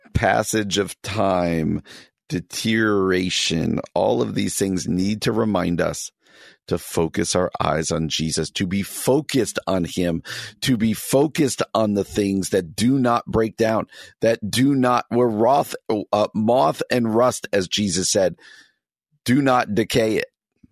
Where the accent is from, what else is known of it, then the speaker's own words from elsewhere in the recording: New Jersey, United States; The Newark Star Ledger. That's where I grew up in New Jersey, and it was the Star Ledger.